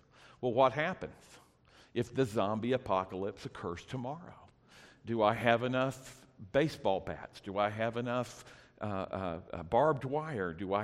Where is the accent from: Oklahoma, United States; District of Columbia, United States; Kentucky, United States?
Oklahoma, United States; Ponca City; We grew up in First Baptist Church, which was the biggest Baptist church in Ponca City.